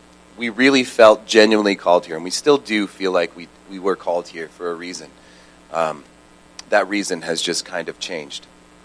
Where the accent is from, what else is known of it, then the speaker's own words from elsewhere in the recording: Carrollton, Texas, United States; I took a residency program in Denton, which is just north of where I grew up in Carrollton.